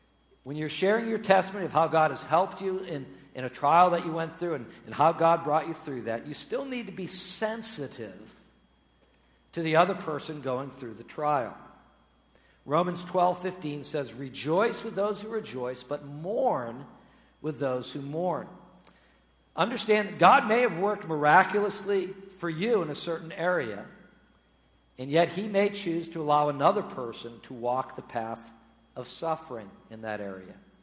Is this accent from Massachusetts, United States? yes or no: yes; Massachusetts, United States; Once again, growing up in Massachusetts, one of the things I like doing in the wintertime is hiking through the snow